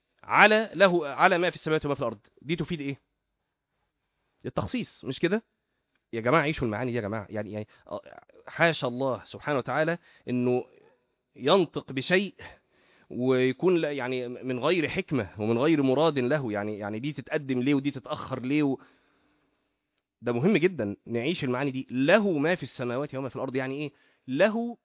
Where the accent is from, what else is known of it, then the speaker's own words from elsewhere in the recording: Shubra, Cairo Governorate, Egypt; انا اصلا من شبرا، فقضيت طفولتي كلها في شبرا يعني حياتي كلها في شبرا لغايه ما اتخرجت واشتغلت وانا في شبرا.